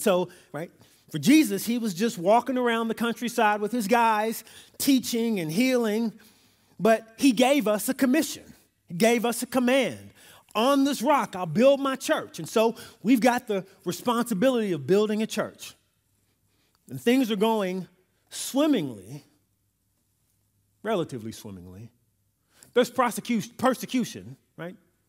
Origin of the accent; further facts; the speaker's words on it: New York City, New York, United States; born there; To take it further, I was born in New York. I was born in the city. So where I'm from, you always lock your doors, and no matter who walked past you, you clutch your purse.